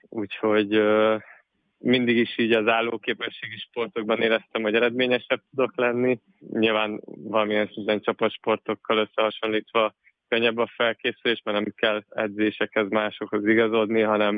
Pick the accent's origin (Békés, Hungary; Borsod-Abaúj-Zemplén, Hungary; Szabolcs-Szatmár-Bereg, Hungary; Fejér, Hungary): Borsod-Abaúj-Zemplén, Hungary; Miskolc; moved away as an adult; now in Budapest, Hungary; Igen, én Miskolcon nőttem fel, gyakorlatilag az egyetemista éveim során költöztem később Budapestre